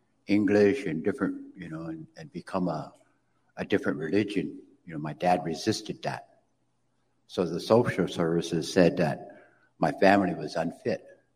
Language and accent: English; Nebraska, United States; I'm from the Omaha tribe. Tapa is my clan. Indigenous peoples of Turtle Island I represent. We were original peoples of Nebraska.